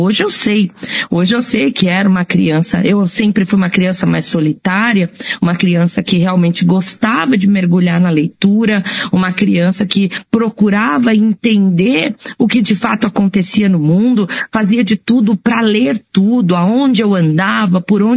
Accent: São Paulo, Brazil; foi crescendo aqui em São Paulo, na periferia de São Paulo, sem dinheiro para comprar livros, né?

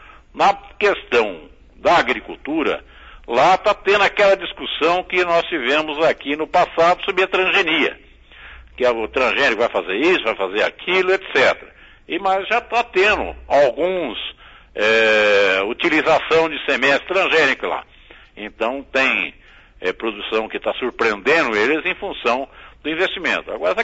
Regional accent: Paraná, Brazil; E isso nós temos de ter aqui como brasileiros, né, e paranaenses

